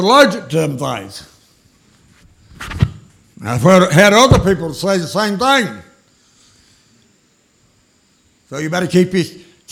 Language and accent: English; Georgia, United States; now in Greenville, United States; I was born and raised in Fiat country. Down in South Georgia.